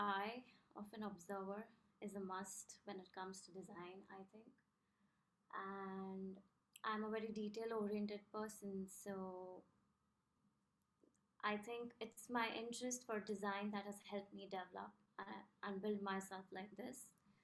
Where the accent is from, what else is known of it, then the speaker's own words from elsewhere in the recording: India; now in New York, United States; So as you said … I'm originally from India. I'm currently based in New York.